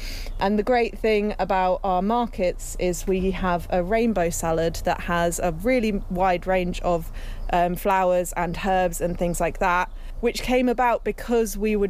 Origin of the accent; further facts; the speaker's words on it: East of England, United Kingdom; and I grew up in Cambridgeshire, so I really wanted to see more local food growing here.